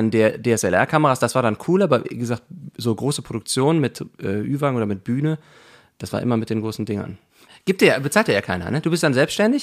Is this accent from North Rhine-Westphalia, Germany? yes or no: yes; Cologne, North Rhine-Westphalia, Germany; weil ich als kölscher Jung immer hier wohne.